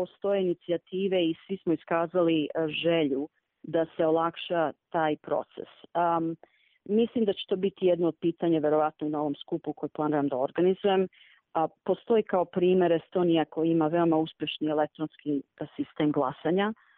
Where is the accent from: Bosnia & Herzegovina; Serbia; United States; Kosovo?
United States; ja sam odrasla isto u Americi i malo drugačije gledam na Balkan generalno